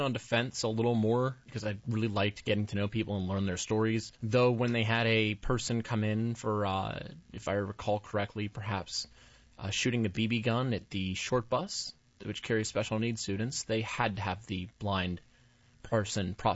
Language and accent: English; Raleigh, North Carolina, United States; I was born and raised up in North Raleigh, went to Sanderson High School, and took a couple years out of North Carolina